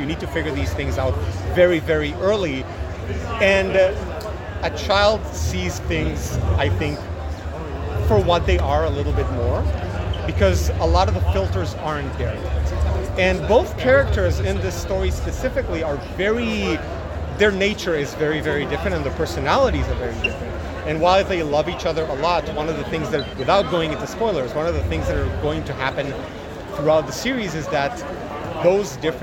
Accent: Israel; I'm originally from Israel. My grandparents from both sides came from Eastern Europe, from Slovakia and Poland.

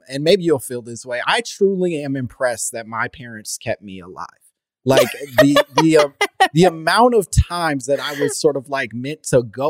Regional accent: Oak Park, Illinois, United States; I mean, I was a suburban kid, right? Like I grew up in Oak Park.

